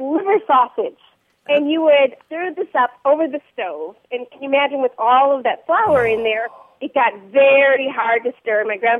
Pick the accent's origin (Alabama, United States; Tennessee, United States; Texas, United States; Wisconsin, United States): Wisconsin, United States; Milwaukee; So I grew up in Milwaukee, and my grandfather would make this meal for us.